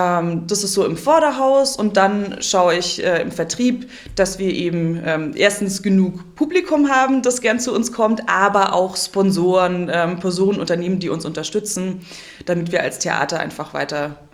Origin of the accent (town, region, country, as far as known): Kempten, Bavaria, Germany; born or raised there; also born or lived in Munich; now in Memmingen, Germany